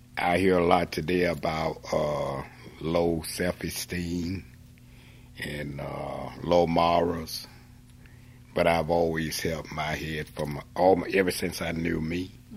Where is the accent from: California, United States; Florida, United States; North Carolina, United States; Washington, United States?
North Carolina, United States; Durham; All I know is Durham and growing up in Durham, you know.